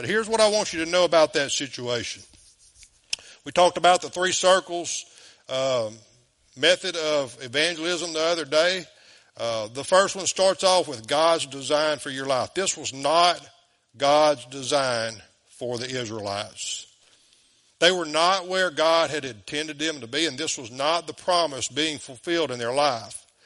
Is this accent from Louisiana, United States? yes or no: yes; DeQuincy, Louisiana, United States; moved away as an adult; 2020, when the Lord wanted to move me away from my hometown of DeQuincy.